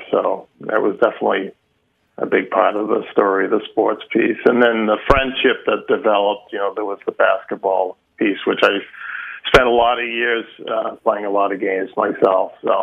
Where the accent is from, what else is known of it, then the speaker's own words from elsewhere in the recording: Lynn, Massachusetts, United States; So I grew up in Lynn, which is kind of a poor blue-collar town north of Boston, and the schools weren't great.